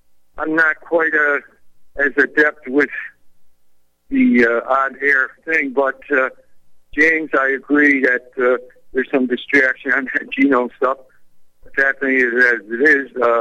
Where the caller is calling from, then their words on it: Thailand; also born or lived in Taiwan; I'm calling from Thailand, but I've lived over 20 years in Taiwan